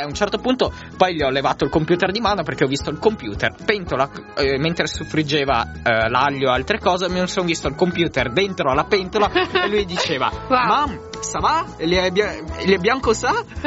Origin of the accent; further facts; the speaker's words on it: China; Ok, vabbè, sono cinese, sorvoliamo sulla definizione della cucina di casa.